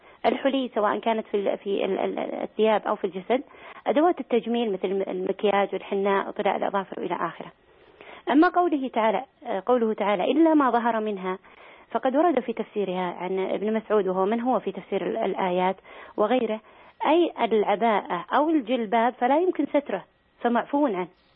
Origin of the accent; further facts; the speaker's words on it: Saudi Arabia; أن الأصل تحريمها هنا عندنا في السعودية